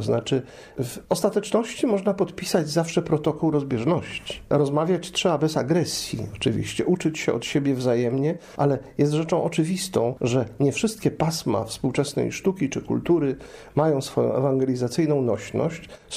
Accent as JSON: {"language": "Polish", "town": "Pszów", "region": "Silesian Voivodeship", "country": "Poland", "tie": "born or raised there", "said": "W mojej rodzinnej miejscowości, w Przowie, okolice Rybnika Wodzisławia Śląskiego, Raciborza. W dalszym ciągu małe miasteczko jest Pszów."}